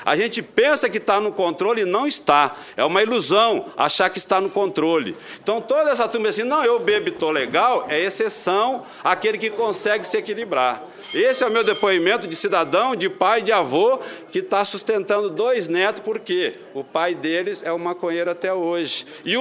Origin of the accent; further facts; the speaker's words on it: Porto Alegre, Rio Grande do Sul, Brazil; um cidadão comum que até os 21 anos nasci e morei em Porto Alegre, num bairro relativamente pobre, chama Partenon